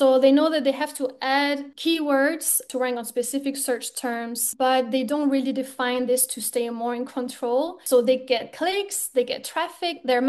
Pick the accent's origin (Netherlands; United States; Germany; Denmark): Denmark; English is a second language; moved away as an adult; So I'm from Denmark and I moved to Portugal for this new job in marketing.